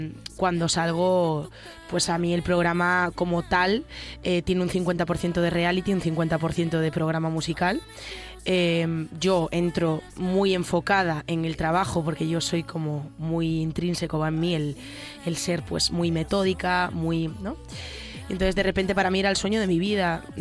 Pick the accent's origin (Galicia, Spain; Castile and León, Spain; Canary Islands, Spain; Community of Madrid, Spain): Galicia, Spain; todo lo llevo por dentro como buena gallega que soy